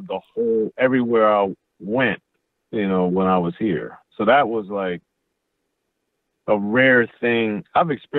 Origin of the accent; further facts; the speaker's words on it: Maryland, United States; now in Los Angeles, United States; I'm from Maryland. Okay. Born and raised in Maryland.